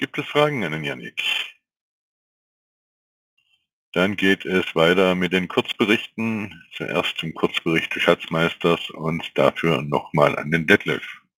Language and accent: German; Swabia, Germany; Als Schwabe würde mich interessieren, wenn ich mir die Karte vorstelle